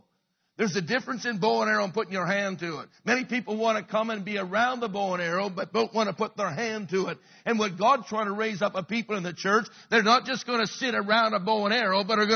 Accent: Halifax, Nova Scotia, Canada; I come from Halifax. I see the sun before you do because I'm in the east.

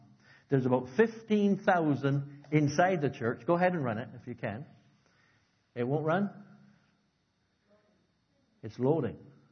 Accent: Alberta, Canada; You know that we come from Alberta.

